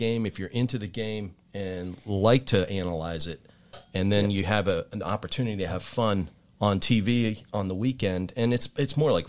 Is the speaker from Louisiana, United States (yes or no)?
no; Maryland, United States; now in Hollis, United States; I've been up in Hollis for 8 years, but we moved up from Maryland. So I grew up in Maryland, and that probably should be the end of the answer, right? I grew up in Maryland, lacrosse.